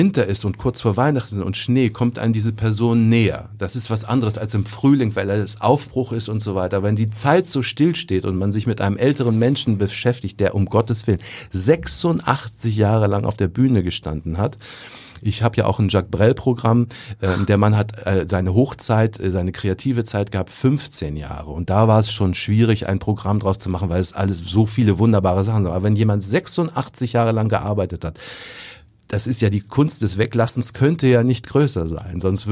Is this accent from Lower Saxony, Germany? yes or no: yes; Hanover, Lower Saxony, Germany; born there; Ich bin in Hannover geboren.